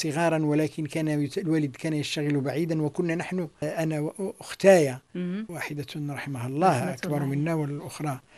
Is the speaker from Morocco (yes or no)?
yes; Morocco; فأنا أعتبر نفسي جبليا مدينيا، ولكن في نفس الوقت أنا رباطي أيضا، وأنا فاسي وخريبجي.